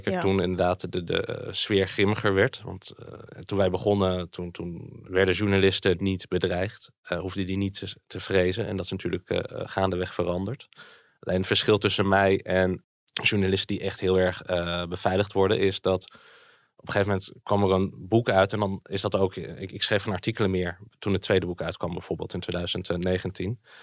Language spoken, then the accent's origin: Dutch; Friesland, Netherlands; born there; also born or lived in Alphen aan de Rijn / Zwolle / Groningen; Ja, ik ben geboren in Friesland. En ik heb nog in Alphen aan de Rijn, Zwolle, Groningen. Ik heb overal wel gewoond.